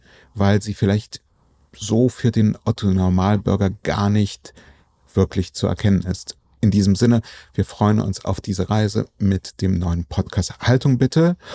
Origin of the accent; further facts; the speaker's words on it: Berlin, Germany; Also als Einwohner Berlins, der ich hier tatsächlich aufgewachsen bin und diese Stadt als meine Heimat bezeichnet